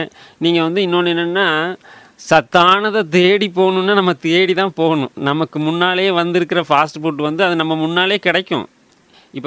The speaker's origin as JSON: {"language": "Tamil", "town": "Valparai", "region": "Tamil Nadu", "country": "India", "tie": "born or raised there", "said": "நான் வந்து பிறந்து வளர்ந்ததெல்லாம் வால்பாறைங்கிற ஊரில்."}